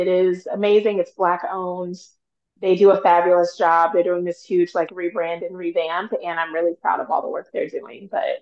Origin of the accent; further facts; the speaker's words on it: Cincinnati, Ohio, United States; this kind of like looks at my childhood and growing up in Avondale in Cincinnati and how my dad raised me to be proud of who I am